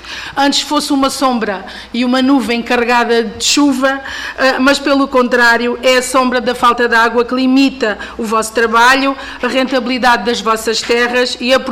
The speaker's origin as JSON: {"language": "Portuguese", "town": "Alcácer do Sal", "region": "Setúbal", "country": "Portugal", "said": "que é também a minha região, sou de Alcácer do Sal."}